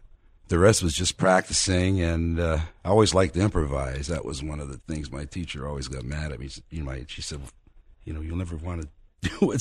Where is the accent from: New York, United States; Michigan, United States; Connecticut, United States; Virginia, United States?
Connecticut, United States; New Haven; born there; I was born in New Haven. This was a town called Wallingford.